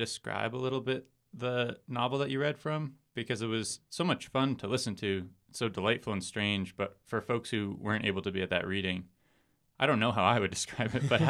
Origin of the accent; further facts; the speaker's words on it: Westborough, Massachusetts, United States; I grew up on the East Coast in Massachusetts.